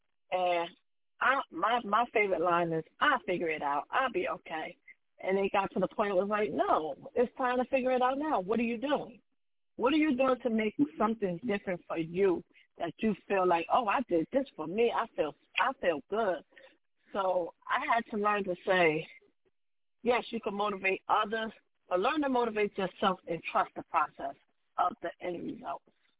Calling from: Delaware, United States; I'm calling from Delaware.

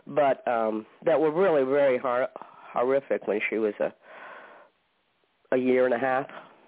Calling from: Maine, United States

